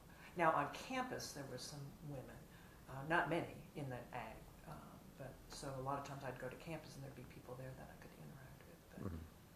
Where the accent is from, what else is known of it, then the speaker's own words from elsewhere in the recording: California, United States; After growing up in California and then going in to a local grocery store